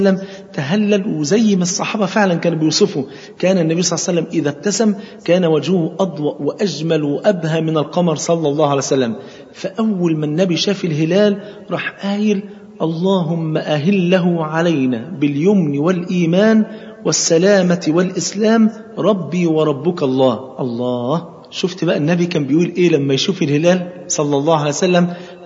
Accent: Egypt; عندنا في مصر هنا طبعا أنتوا عارفين إن الفول عندنا فرض عين

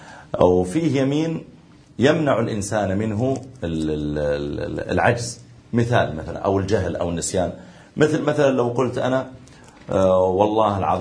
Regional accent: Saudi Arabia; يعني مثلا لو مثلا عندنا في السعودية

